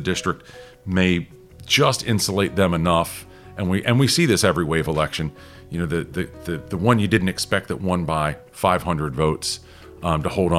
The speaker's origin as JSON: {"language": "English", "region": "North Carolina", "country": "United States", "said": "I'm from North Carolina, and we've been fighting over congressional districts for my entire political life."}